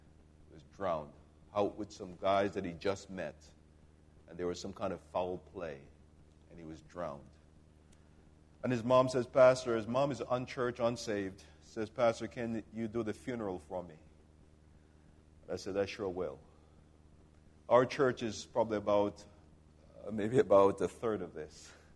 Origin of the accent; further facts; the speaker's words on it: Jamaica; You know, I was brought up in Jamaica, out in the country.